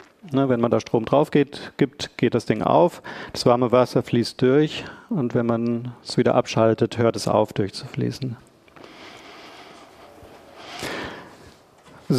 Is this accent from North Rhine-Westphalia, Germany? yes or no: yes; Bonn, North Rhine-Westphalia, Germany; also wir sind beide aus Bonn und der Region